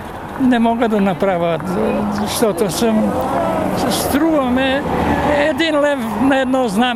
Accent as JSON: {"language": "Bulgarian", "town": "Dimitrovgrad", "region": "Pirot District", "country": "Serbia", "tie": "born or raised there", "lives_now": "Bulgaria", "said": "Аз съм българин от Димитровград. Ама питайте ме, кой Димитровград?"}